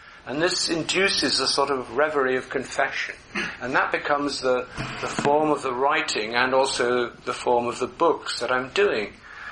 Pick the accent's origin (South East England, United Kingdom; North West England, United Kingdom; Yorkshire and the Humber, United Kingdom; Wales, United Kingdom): Wales, United Kingdom; now in London, United Kingdom; I didn't grow up in London. I grew up in South Wales, and I came to London, to Brixton, to South London, to go to a film school.